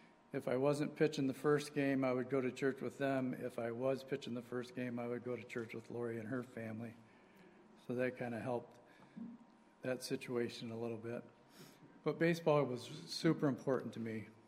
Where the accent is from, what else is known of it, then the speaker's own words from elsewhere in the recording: Waterford, Michigan, United States; And I grew up in Waterford, Michigan.